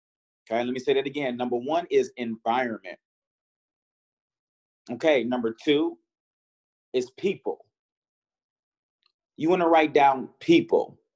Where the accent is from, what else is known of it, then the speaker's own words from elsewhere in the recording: Harvey, Illinois, United States; Growing up, guys, in my environment, I grew up in Harvey, Illinois. It was a lot of violence.